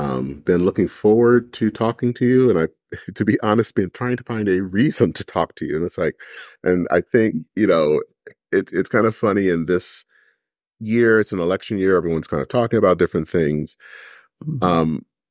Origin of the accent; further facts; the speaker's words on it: Flint, Michigan, United States; Bethel United Methodist Church, a church that I am very familiar with, in Flint, Michigan, which is my hometown.